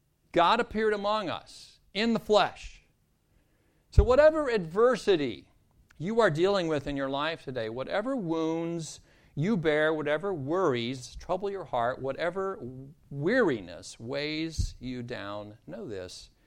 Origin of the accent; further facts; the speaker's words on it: Ohio, United States; In my home state of Ohio in the United States, automobiles do not have to be inspected